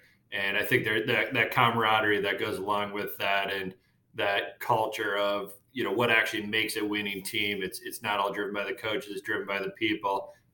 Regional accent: Madison, Wisconsin, United States; So I grew up in Madison, Wisconsin, so a long ways from where I am right now.

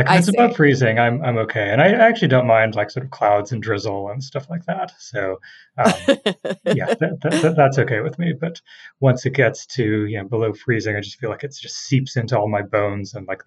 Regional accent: San Diego, California, United States; also born or lived in India / Minnesota; I grew up actually, not too far from you, mostly in San Diego, Southern California. I was born in India, but my parents moved to the U.S. when I was about a year old. I lived in Minnesota a little bit

